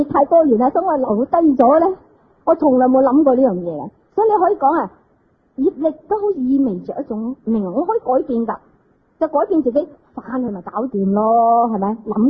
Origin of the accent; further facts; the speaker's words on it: Singapore; now in Hong Kong; 因为我从新加坡嚟到呢度呢个行为